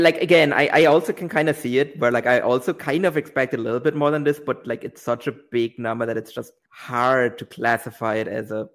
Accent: Mecklenburg-Vorpommern, Germany; Literally from my hometown, actually.

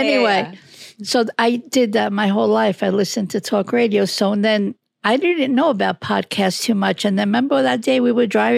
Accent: Sicily, Italy; moved away; We came from Sicily, you know, and we struggled, you know, and I think that's where the whole conservative, like, and my father struggling, you know, with six kids and nobody spoke English

